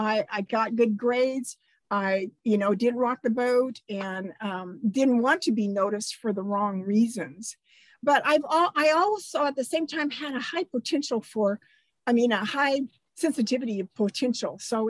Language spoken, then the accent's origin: English; Washington, United States; That was in Eastern Washington. When we moved to the farm, and when I was 8 and a half, I guess, and we chopped out the sagebrush and planted alfalfa and irrigated and grew our own little family orchard.